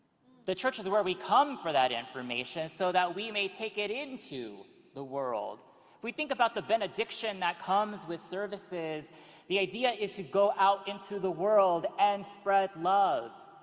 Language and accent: English; California, United States; such as my home state being under fire for about 9 months out of the year, California.